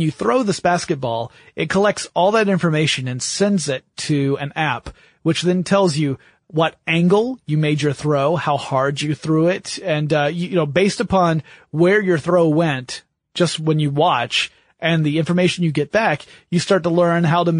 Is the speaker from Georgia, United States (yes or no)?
yes; Atlanta, Georgia, United States; And I grew up in the Atlanta area.